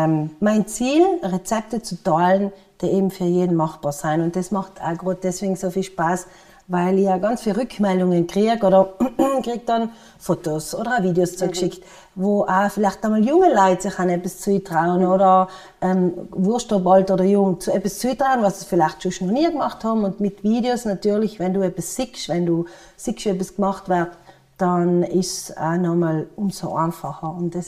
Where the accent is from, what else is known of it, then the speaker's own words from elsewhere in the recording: Kaltern, Trentino-Alto Adige, Italy; now in Eppan, Italy; Ich bin am Kaltersee aufgewachsen. Ich oder wohne mittlerweile in Eppen, aber mein Herz schlägt weiterhin für den Kaltersee und für Kalter natürlich.